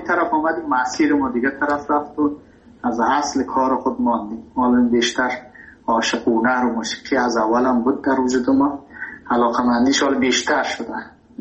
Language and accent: Persian; Afghanistan; also born or lived in Iran; ما مهاجر شدیم در ایران. من ایران که رفتم، تحصیل من، کسی که میخواد در ایران رشد کنه تحصیل کنه به عنوان یک افغان